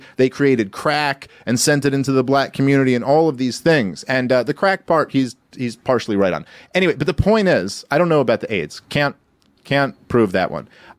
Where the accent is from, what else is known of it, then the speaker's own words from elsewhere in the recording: New York City, New York, United States; But you know, I grew up in New York City.